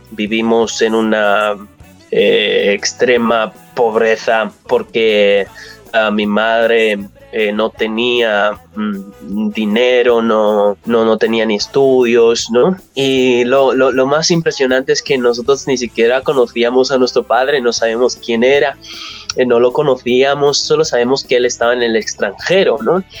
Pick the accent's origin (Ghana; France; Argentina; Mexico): Ghana; Accra, Greater Accra; born there; Spanish is a second language; Nace en Ghana, yo nací en Ghana, Accra.